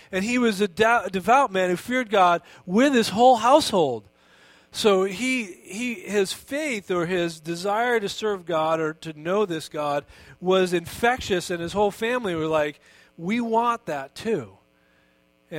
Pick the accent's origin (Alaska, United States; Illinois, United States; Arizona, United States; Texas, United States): Alaska, United States; And it's like, we know, we're from Alaska.